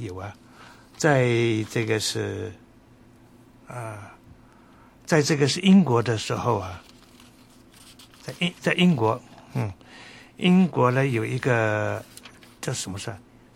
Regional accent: China; 那跟我们中国人的一句成语一样的

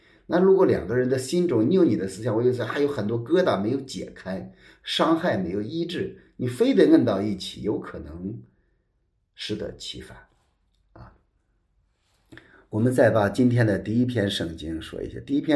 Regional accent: China; 我们中国人经常说了一句话

